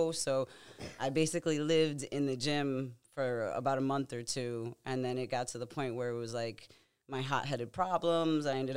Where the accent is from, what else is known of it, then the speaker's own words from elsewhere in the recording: New Orleans, Louisiana, United States; I grew up mainly in New Orleans, so I was getting in a lot of trouble out there